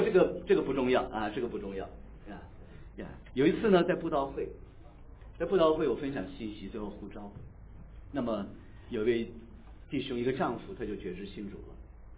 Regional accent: China; 我们中国人呢，好像对死这个题目有点忌讳，因为孔子是这样说的，孔子说未知生焉知死啊。

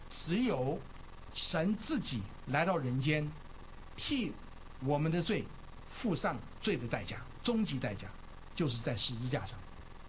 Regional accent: Taiwan; 我记得我很小的时候在台湾的时候

